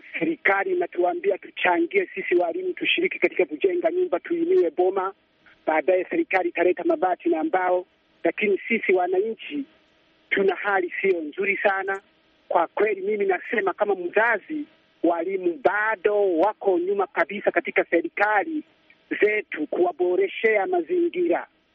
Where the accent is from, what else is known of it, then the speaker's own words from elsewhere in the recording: Rusenga, Kagera, Tanzania; natoka kijiji cha Rusenga, kata ya Karenge, wilaya ya Biharamulo, Kagera, Tanzania. Mimi naishi kijijini kabisa.